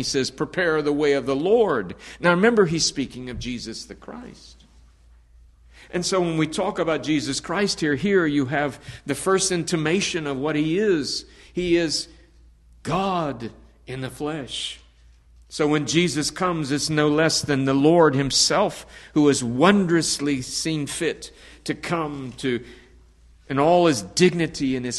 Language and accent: English; Texas, United States; And you know, I grew up in Texas, so there weren't any mountains really to grow out there, anywhere I was anyway, to see.